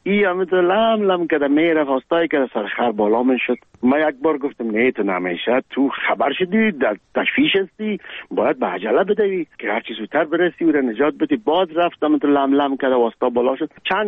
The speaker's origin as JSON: {"language": "Persian", "region": "Kabul", "country": "Afghanistan", "tie": "born or raised there", "said": "من در کابل به دنیا آمدیم، در چهارده کابل."}